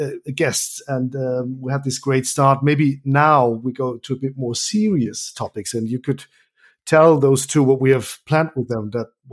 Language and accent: English; Bavaria, Germany; Close to my hometown. He is born in Franconia, Germany.